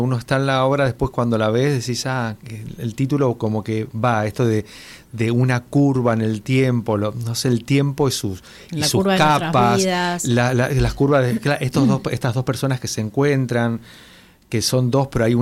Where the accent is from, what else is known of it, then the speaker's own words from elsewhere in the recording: San Juan, Argentina; moved away as an adult; yo soy sanjuanino y me vine a los 22 años cuando me recibí de profe de educación física para acá.